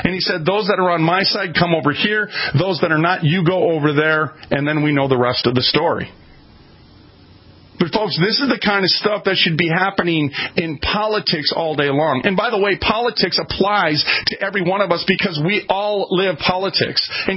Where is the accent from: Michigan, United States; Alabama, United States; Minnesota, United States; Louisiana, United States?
Minnesota, United States; Minneapolis